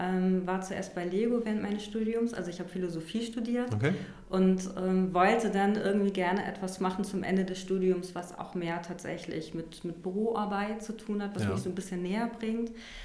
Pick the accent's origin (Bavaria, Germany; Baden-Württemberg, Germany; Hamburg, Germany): Hamburg, Germany; born there; Genau, ich bin gebürtige Hamburgerin.